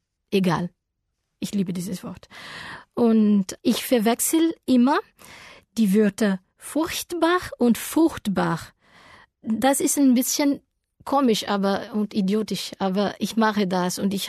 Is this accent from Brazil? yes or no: yes; Rio de Janeiro, Brazil; German is a second language; Ich komme aus Rio de Janeiro, Brasilien. Ich bin im Jahr 1991 geboren.